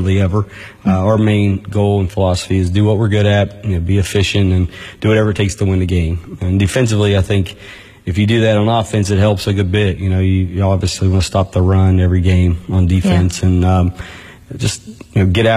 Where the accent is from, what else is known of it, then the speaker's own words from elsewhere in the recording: Farmington, West Virginia, United States; I was born and raised in Farmington, West Virginia, north central West Virginia, just south of Morgantown.